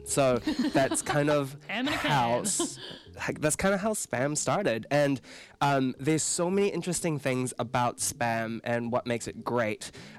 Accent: Fiji; born there; so because I was born in Fiji, so PI, Pacific Island, really readily available, very popular.

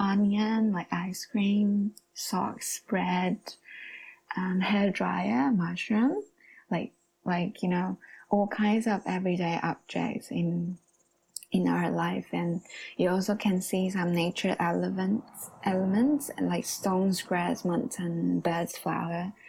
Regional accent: Taiwan; now in New Zealand; the little events that I personally experienced growing up in Taiwan.

